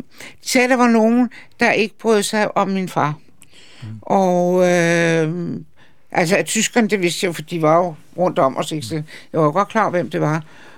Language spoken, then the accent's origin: Danish; Charlottenlund, Capital Region of Denmark, Denmark; Jeg er vokset op i Charlottenlund.